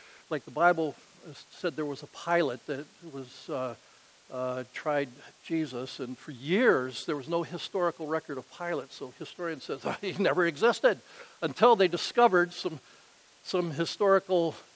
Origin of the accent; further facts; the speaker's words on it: Ely, Minnesota, United States; born there; My people are from northern Minnesota. I was born in Ely, Minnesota, right up in the Boundary Waters canoe area.